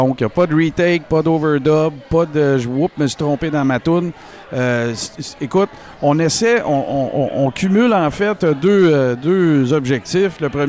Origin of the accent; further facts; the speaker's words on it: Quebec, Canada; on vient du Témiscamingue et ou de l'Abitibi-Témiscamingue.